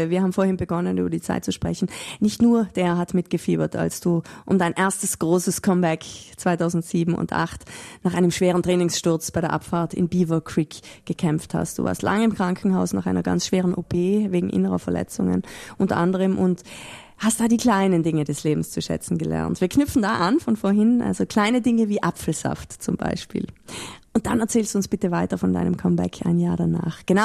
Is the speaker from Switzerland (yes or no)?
no; South Tyrol, Italy; da sind wir Südtiroler ja sehr gut drin und Weltmeister